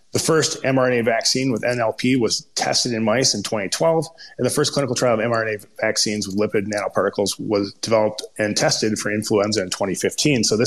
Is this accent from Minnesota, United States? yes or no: yes; Minnesota, United States; accent: Minnesota; That's just my terrible Minnesota accent.